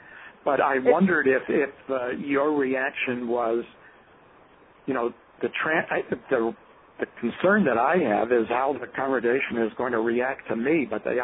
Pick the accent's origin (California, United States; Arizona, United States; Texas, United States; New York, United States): New York, United States; Bronx; Well, I'm a Jewish kid from the Bronx who is apparently been